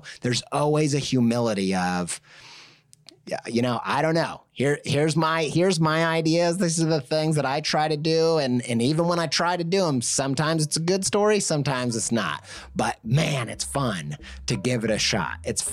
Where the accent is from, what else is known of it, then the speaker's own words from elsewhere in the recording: Midwest, United States; you know, I grew up in the Midwest, uncultured